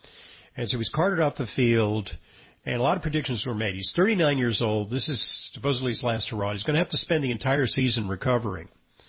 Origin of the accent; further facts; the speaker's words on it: New York, United States; because I'm a New Yorker and because I'm a football fan